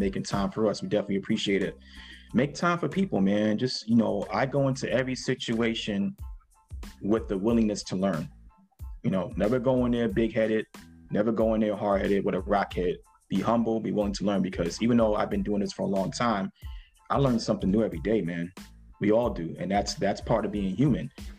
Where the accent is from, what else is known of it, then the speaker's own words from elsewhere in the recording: Mount Vernon, New York, United States; Like I said, I grew up in Mount Vernon, like, you know, lower Mount Vernon, Northeast Bronx